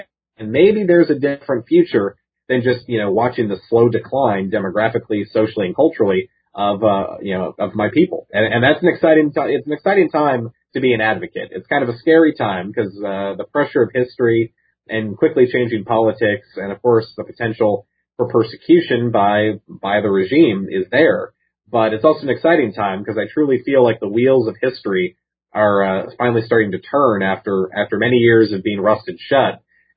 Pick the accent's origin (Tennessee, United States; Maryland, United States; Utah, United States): Maryland, United States; Now, growing up in Maryland, I was only a couple hours drive from pretty much all of the War Between the States sites.